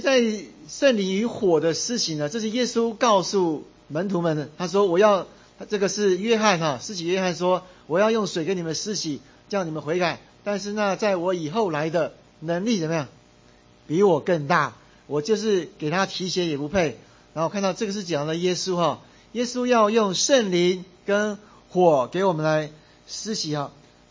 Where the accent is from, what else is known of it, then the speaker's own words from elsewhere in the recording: China; 我们中国人常常会说啊，这个人是铁石心肠啊，